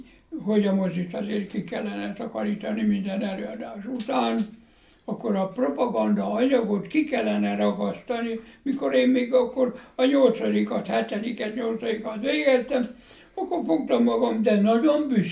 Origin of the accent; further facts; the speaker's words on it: Békés, Hungary; born there; Hát 13 éves korában akkor vidéken, Békés megyében születtem különben